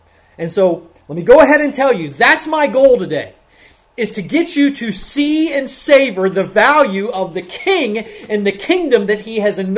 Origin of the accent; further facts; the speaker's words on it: Cincinnati, Ohio, United States; my favorite player from my hometown is Joey Votto, plays for the Cincinnati Reds. And I've had the privilege of seeing him playing before we left Cincinnati.